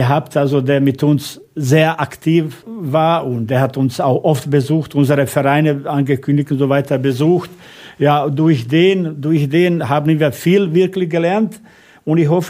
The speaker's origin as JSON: {"language": "German", "country": "Bosnia & Herzegovina", "said": "Bei uns in Bosnien gibt es ja leider nach diesem Krieg viele, die arm geworden sind und so weiter."}